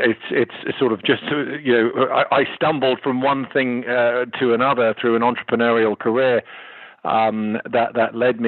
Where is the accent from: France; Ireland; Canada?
Ireland; now in United States; I am Irish. I'm one of the few Irish members of the Rivada team.